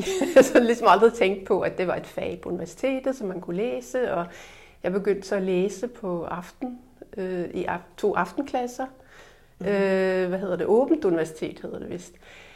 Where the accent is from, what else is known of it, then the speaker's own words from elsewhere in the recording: Norway; now in Denmark; Og jeg kom til Danmark fra Norge, hvor jeg kommer fra, for at spille teater.